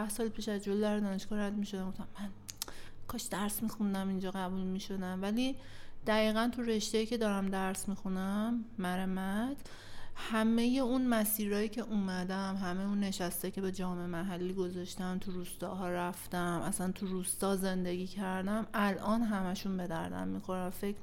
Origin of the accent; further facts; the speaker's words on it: Tehran, Tehran Province, Iran; منم مثلا به عنوان یه تهرانی سرریز تهرانم دیگه، چون ماهایی که داریم تو تهران زندگی میکنیم یه زمانی پدران و مادران مهاجرت کردن، ما خودم مهاجر تهرانیم، روی این حساب ما زمین آبا اجدادی نداریم